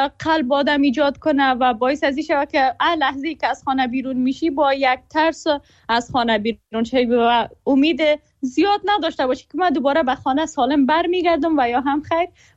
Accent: Afghanistan; ما هم از زاده جنگ و بزرگ شده جنگ. زمانی که خب متولد شدیم نسبتاً امنیت در افغانستان بود

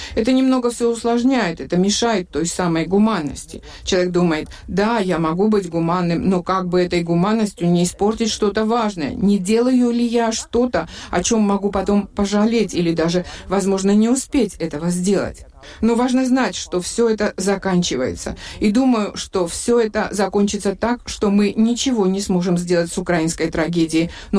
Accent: Georgia; Самое большое, чего мы, грузины, можем лишиться, это человечность.

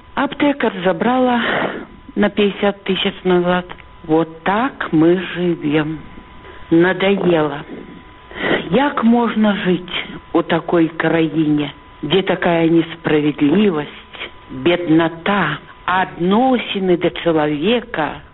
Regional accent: Belarus; Мы все белорусы

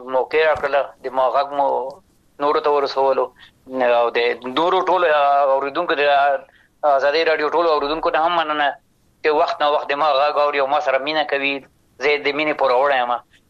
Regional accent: Afghanistan; زه افغان یم د افغانستان یم

